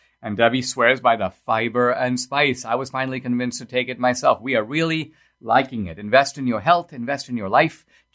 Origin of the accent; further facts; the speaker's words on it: India; moved away as an adult; now in United States; growing up in India, I had never eaten a pancake. Neither had I eaten a waffle, by the way. Yeah, so I was probably 18 years old when I tasted my first pancake. And it was for me part of the American experience.